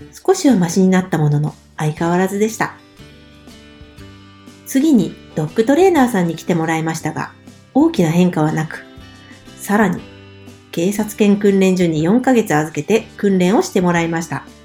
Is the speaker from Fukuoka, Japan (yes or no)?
yes; Fukuoka, Japan; 福岡県出身です。